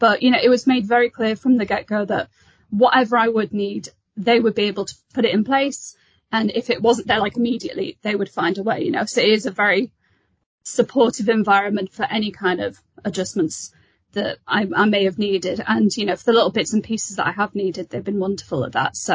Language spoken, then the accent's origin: English; North East England, United Kingdom; So I was kind of desperate to leave my hometown, go somewhere new. I'm not from Oxford, I'm from the Northeast, so it's a bit of a step.